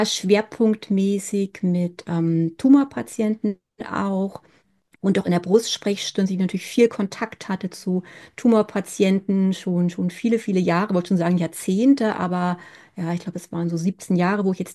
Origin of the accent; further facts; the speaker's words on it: Neuruppin, Brandenburg, Germany; Ich lebe mit meiner Familie in Neuruppin, das ist nördlich von Berlin. Bin hier auch groß geworden